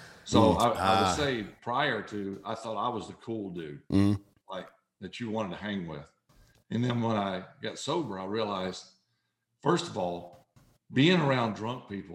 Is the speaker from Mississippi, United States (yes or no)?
yes; Mississippi, United States; I mean, look, I grew up in South Mississippi. My dad's my football coach.